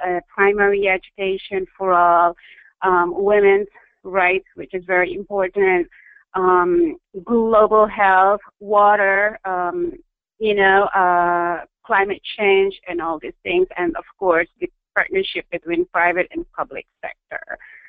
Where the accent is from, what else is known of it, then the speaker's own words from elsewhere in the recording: Philippines; So I grew up in the Philippines. Born and bred, educated